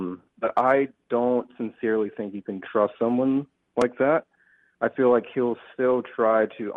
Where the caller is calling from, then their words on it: Maryland, United States; Calling from the good old state of Maryland.